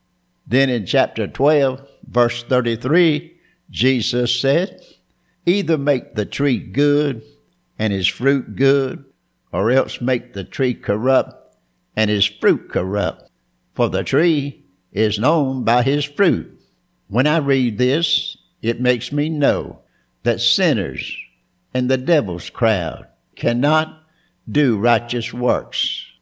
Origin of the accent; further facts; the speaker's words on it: Bristol, Virginia, United States; from my hometown of Bristol, Virginia.